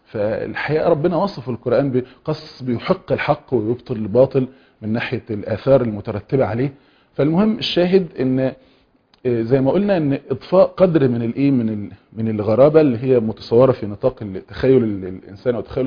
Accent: Egypt; احنا مثلا كمصريين او احنا كعرب

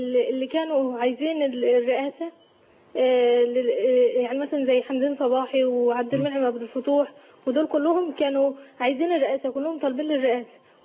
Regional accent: Mansoura, Dakahlia, Egypt; احنا عندنا مظاهرات حشده جدا في المنصوره.

